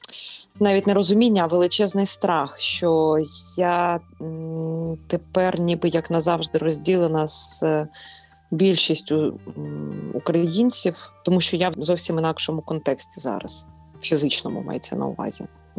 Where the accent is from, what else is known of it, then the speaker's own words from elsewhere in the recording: Bucha, Kyiv Oblast, Ukraine; moved away as an adult; now in Poland; ми з Бучі з дочкою, невідомо, куди їхати